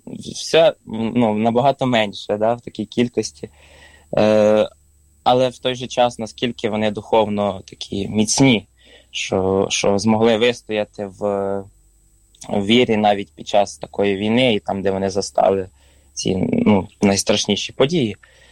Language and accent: Ukrainian; Kharkiv, Kharkiv Oblast, Ukraine; в мене все одно є такий, не знаю, місцевий патріотизм, що я з Харкова.